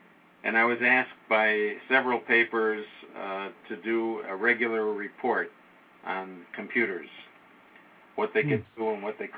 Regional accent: Chicago, Illinois, United States; I'm from Chicago.

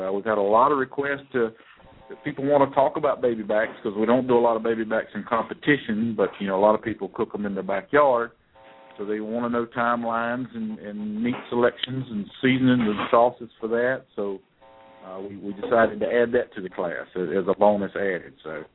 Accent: McConnells, South Carolina, United States; And we decided to put on a class January the 26th in McConnell's, my hometown where I grew up. It's in the middle of nowhere, but it's easy to get there and easy to find.

